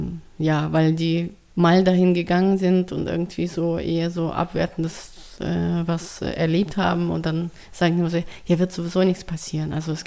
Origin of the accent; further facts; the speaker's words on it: Murmansk, Murmansk Oblast, Russia; German is a second language; aber ich komme aus Murmansk, da waren auch nicht so viele Migranten wie in Moskau und St. Petersburg.